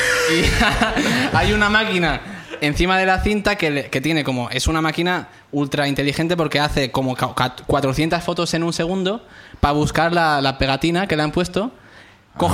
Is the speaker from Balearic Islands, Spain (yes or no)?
yes; Balearic Islands, Spain; Bueno, yo de Baleares.